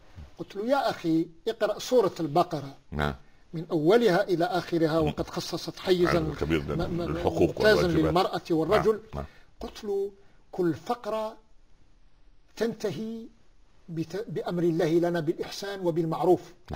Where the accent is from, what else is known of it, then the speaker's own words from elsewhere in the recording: Algeria; عندنا في الجزائر الناس تتمذهب بالمذهب إمام مالك رضي الله عنه، إمام دار الهجرة.